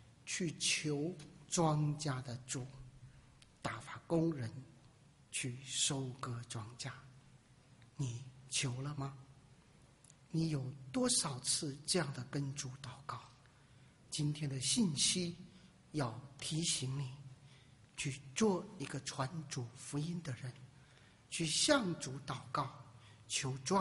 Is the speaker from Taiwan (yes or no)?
no; China; 来到我们中国向我们中国人传福音。